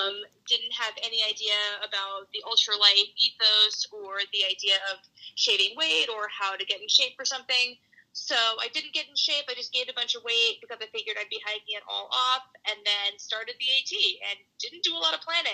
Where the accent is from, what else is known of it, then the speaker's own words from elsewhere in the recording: New Hampshire, United States; I grew up in the White Mountains of New Hampshire, or about an hour south of there, and my dad took me hiking